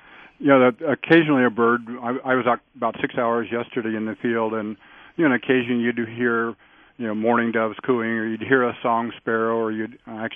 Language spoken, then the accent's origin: English; Ohio, United States; I come from Southern Ohio, and I learned it as a pileated, but most people here in Wisconsin seem to call it pileated.